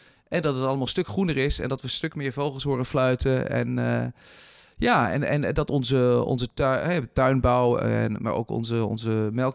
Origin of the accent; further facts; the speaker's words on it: Switzerland; also born or lived in England; now in Netherlands; ik ben mijn hele leven heb ik opgegroeid in het buitenland. Ik heb op kostschool gezeten in Engeland. Ik ben in Zwitserland opgegroeid. Rotterdam gaan studeren. En uiteindelijk zijn we hier dan een beetje gaan settelen.